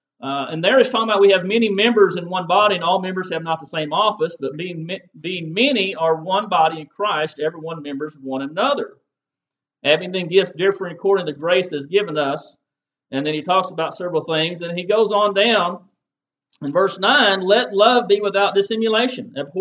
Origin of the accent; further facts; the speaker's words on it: Arkansas, United States; We're from Arkansas, so we're down south, kind of in the Alabama vicinity as far as the weather and climate goes.